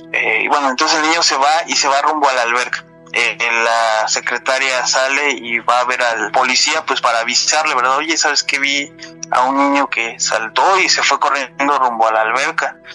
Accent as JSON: {"language": "Spanish", "town": "Orizaba", "region": "Veracruz", "country": "Mexico", "tie": "born or raised there", "moved": "yes", "lives_now": "Monterrey, Mexico", "said": "Bueno, soy de Orizaba, Veracruz."}